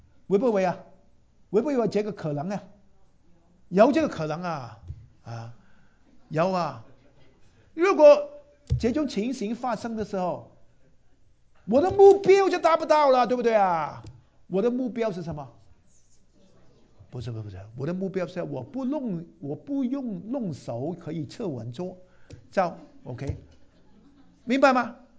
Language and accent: Chinese; Guangdong, China; 哎呀，我们广东人呢，我们就很喜欢吃粥啊，油条，油条啊